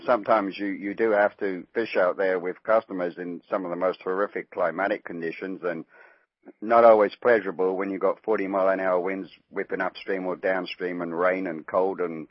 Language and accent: English; Wales, United Kingdom; now in Arkansas, United States; No, originally not. My friends reckon I'm from eastern Arkansas, but no, not really. I'm over there from Wales in the United Kingdom.